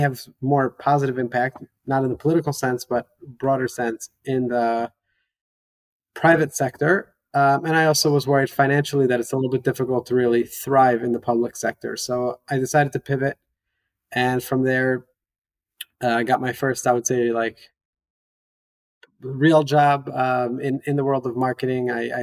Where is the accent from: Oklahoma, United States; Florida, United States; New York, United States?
New York, United States; I was raised in New York. In my household, my parents were involved in doing good within the community and beyond it from morning to night.